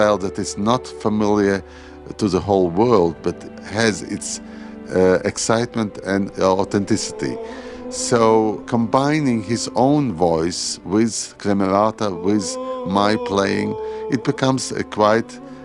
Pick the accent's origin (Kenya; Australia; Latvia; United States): Latvia; Riga; English is a second language; And the very first concert of Camerata took place in my hometown, the capital of Latvia, in Riga.